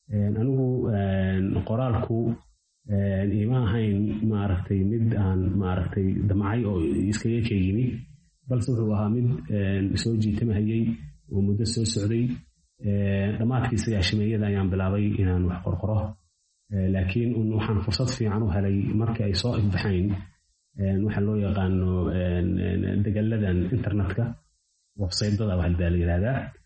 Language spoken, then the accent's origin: Somali; Bosaso, Bari, Somalia; also born or lived in Mogadishu; anigu waxaan ku dhashay Muqdisho bilowgii 80-meeyadii. Waxaan dugsi hoose dhexe iyo sareba aan ku bartay magaalada Boosaaso.